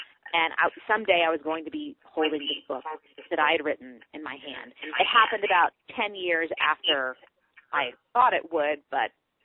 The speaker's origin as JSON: {"language": "English", "town": "Newton", "region": "Massachusetts", "country": "United States", "tie": "born or raised there", "said": "Yes, Newtonville Books, which is my hometown store"}